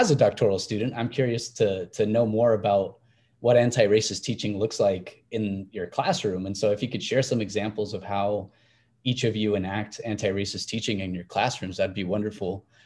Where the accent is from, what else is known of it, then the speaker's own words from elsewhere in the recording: Mexico; now in United States; I'm from Mexico. I was undocumented. I'm DACA.